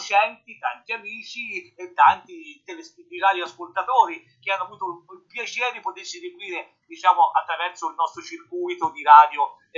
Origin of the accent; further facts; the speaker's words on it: Livorno, Tuscany, Italy; io sono toscano, sono livornese